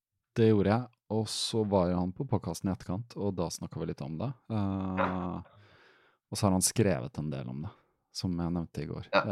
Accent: Fredrikstad, Østfold, Norway; jeg er jo fra Fredrikstad, og så har jeg en søster som bor

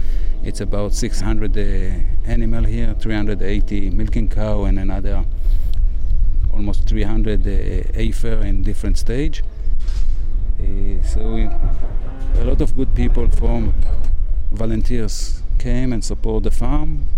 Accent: Nahalal, Northern District, Israel; I'm from Moshev Nahalal. I usually work out of the country.

